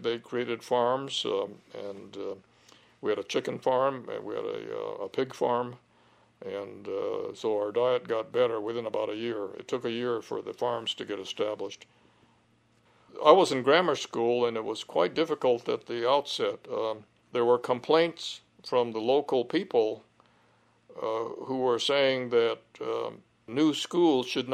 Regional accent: San Francisco, California, United States; born or raised there; also born or lived in Heart Mountain

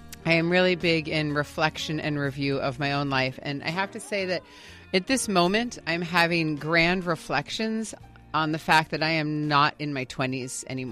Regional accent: California, United States; And so we're both from the Bay Area, so we drove up to our old stomping grounds yesterday morning

